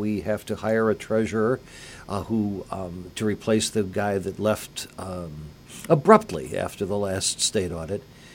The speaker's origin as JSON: {"language": "English", "town": "Rotterdam", "region": "New York", "country": "United States", "tie": "born or raised there", "said": "I was born and raised in a small town. I was born and raised in Rotterdam."}